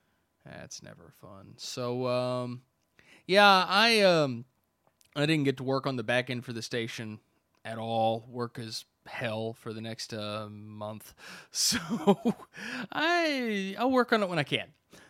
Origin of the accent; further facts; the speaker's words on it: United States; And because I'm American, I didn't really think anything of it